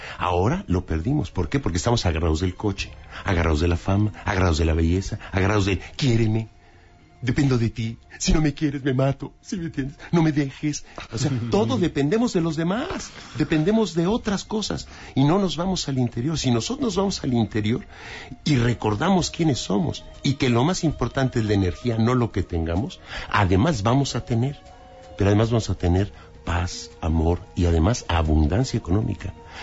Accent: Mexico; born there; Soy de origen italiano, nací en México.

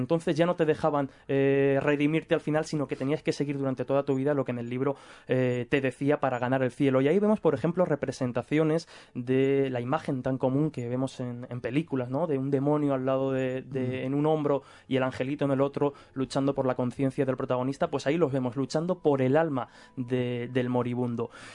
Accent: Castilla-La Mancha, Spain; Yo, por ejemplo, como manchego que soy, pues en muchísimos pueblos de Castilla-La Mancha encontramos precisamente el cuervo como representación de la muerte

